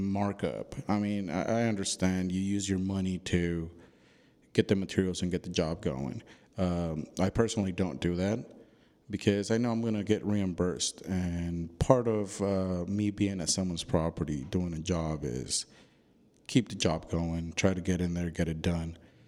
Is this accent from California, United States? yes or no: yes; St. Helena, California, United States; Well, a little bit about me is I grew up in St. Helena.